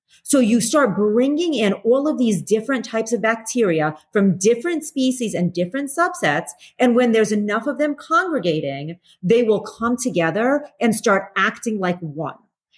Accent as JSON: {"language": "English", "town": "New York City", "region": "New York", "country": "United States", "tie": "born or raised there", "said": "You know, I grew up in New York City. And so, you know, New York City is the perfect example of a biofilm"}